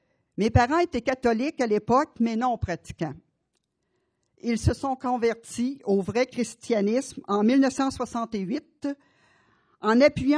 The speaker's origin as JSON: {"language": "French", "town": "Quebec City", "region": "Quebec", "country": "Canada", "tie": "born there", "said": "je suis née à Québec en 1947. Fait que pour vous éviter de compter, j'ai 62 ans."}